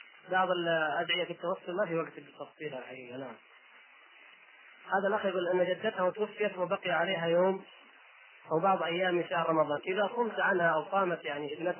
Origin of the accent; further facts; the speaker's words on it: Egypt; أنا مصري أعمل هنا، وإذا ذهبت للقاهرة